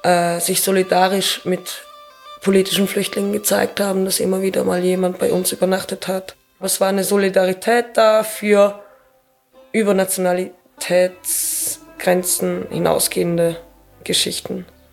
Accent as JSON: {"language": "German", "town": "Saverne", "region": "Grand Est", "country": "France", "tie": "born or raised there", "said": "ich bin ja halt nicht nur türkischsprachig. Ich bin halt nicht nur Kind von türkischen Eltern, sondern ich bin halt im Städtli Zabern aufgewachsen."}